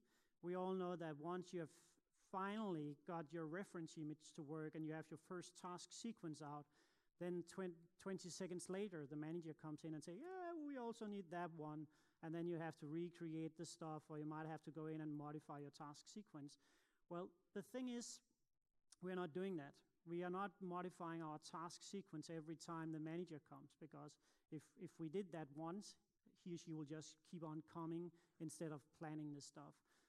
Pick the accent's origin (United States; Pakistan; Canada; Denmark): Denmark; Copenhagen, Capital Region of Denmark; English is a second language; I'm from Copenhagen